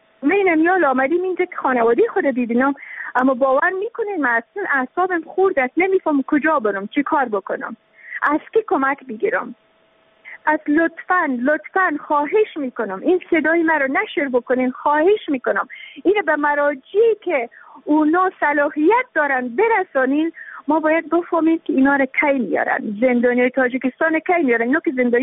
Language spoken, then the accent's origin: Persian; Afghanistan; ما که تابع افغانستان هستیم، ما که افغان هستیم،